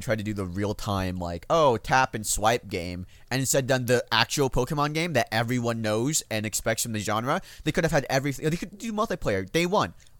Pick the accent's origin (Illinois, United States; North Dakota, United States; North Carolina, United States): Illinois, United States; Like, I'm originally from Illinois, right?